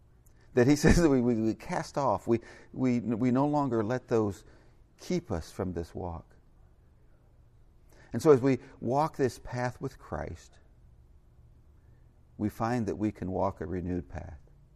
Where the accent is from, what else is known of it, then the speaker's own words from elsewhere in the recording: South Bend, Indiana, United States; I'm from South Bend, Indiana